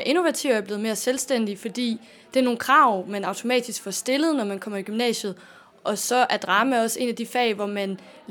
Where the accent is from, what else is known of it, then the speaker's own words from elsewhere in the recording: Ebeltoft, Central Denmark Region, Denmark; also born or lived in Skive; jeg kommer oprindeligt fra Ebeltoft, hvor jeg er vokset op og så videre, og så har jeg boet i Skive et par år, og gået på efterskole et par år, og så er jeg flyttet herop til nu.